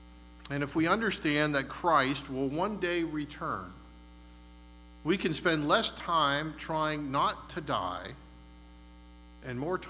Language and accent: English; Erie, Pennsylvania, United States; what I remember growing up in Erie.